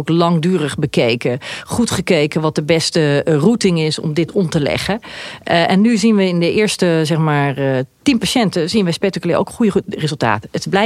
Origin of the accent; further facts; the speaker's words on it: Haarlem, North Holland, Netherlands; also born or lived in Zevenaar; Ja, nou, ik ben in Zevenaar geboren, maar ik ben in Haarlem opgegroeid.